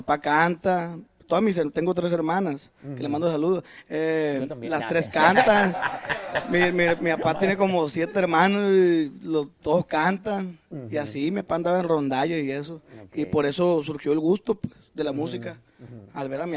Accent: Costa Rica, Sinaloa, Mexico; Yo soy de Costa Rica, ahí cerca de Culiacán.

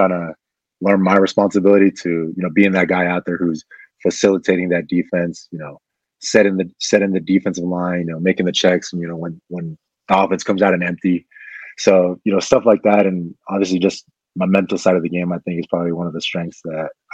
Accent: Washington, United States; I mean, growing up in Washington, you know, I always watched those guys, you know, Bobby Wagner, you know, KJ Wright.

